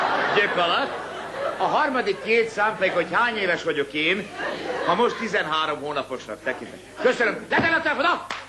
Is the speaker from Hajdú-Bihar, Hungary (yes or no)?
yes; Debrecen, Hajdú-Bihar, Hungary; Örülök, hogy Debrecennel játszhatom, mert én is debreceni vagyok.